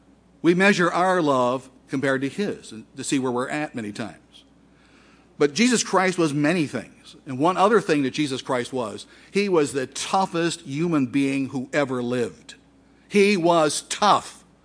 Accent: Detroit, Michigan, United States; I'm from Detroit. Maybe you go to Detroit for wilderness time.

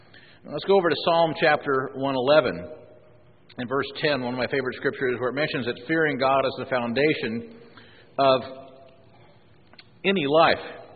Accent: Illinois, United States; When I was growing up in Illinois, there were very few deer compared to today.

